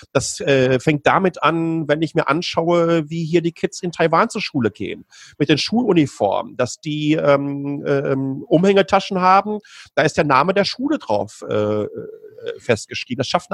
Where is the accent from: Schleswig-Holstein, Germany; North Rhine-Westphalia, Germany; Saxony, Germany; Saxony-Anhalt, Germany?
North Rhine-Westphalia, Germany; ich komme aus dem Ruhrgebiet, ich habe noch Fotos vom Hauerbrief meines Großvaters, den er in den 50er Jahren bekommen hat